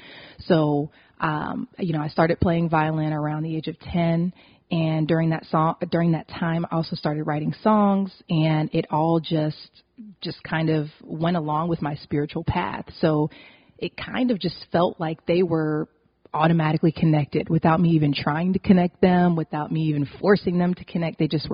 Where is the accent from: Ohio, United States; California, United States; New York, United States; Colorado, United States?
Ohio, United States; you know, in school where I was growing up, I'm from Ohio